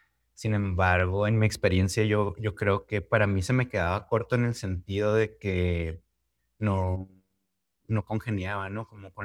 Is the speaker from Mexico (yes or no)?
yes; Mexicali, Baja California, Mexico; yo tengo 33 años, soy de Mexicali, Baja California.